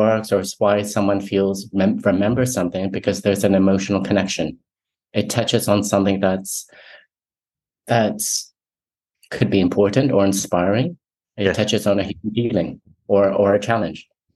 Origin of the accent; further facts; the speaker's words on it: Singapore; also born or lived in Taiwan / United Kingdom; I was born in Taiwan. I grew up in Singapore in the UK. My mom's Taiwanese, stepdad's German English.